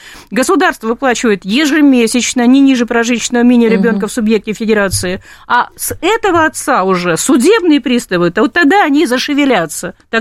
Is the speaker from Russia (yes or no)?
yes; Pobedim, Altai Krai, Russia; Вот я сама родом с Алтая, есть такой, такой поселок есть, Победим